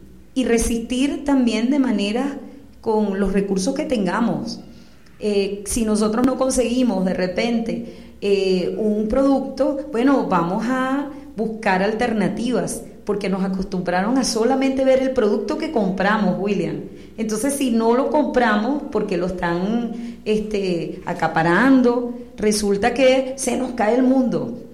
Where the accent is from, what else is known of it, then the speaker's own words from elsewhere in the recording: Venezuela; Entonces, eso somos los venezolanos.